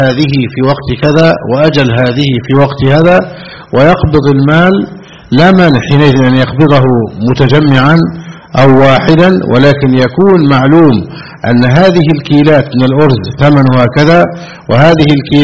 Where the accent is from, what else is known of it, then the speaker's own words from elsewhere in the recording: Egypt; عندنا في مصر